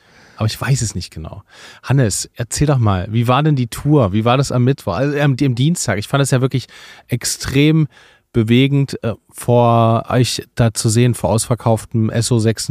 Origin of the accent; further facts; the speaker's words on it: Leipzig, Saxony, Germany; dass ihr wirklich in meiner Heimat nicht gespielt habt, in Leipzig.